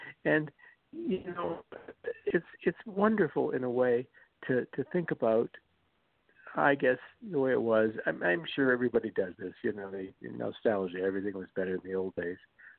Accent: Denver, Colorado, United States; I must tell you that I grew up in Denver. My parents were blue-collar workers.

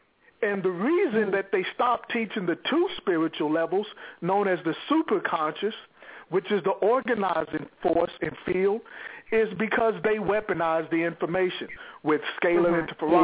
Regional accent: Houston, Texas, United States; I'm from Houston, Texas

